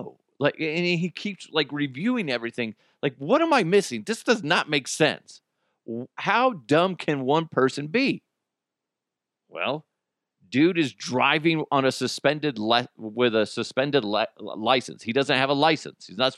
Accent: United States; Let's be honest, it's probably us Americans

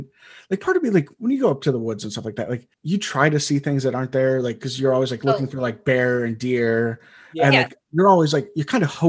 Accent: Wisconsin, United States; And I grew up in Wisconsin. I know what a frozen lock feels like.

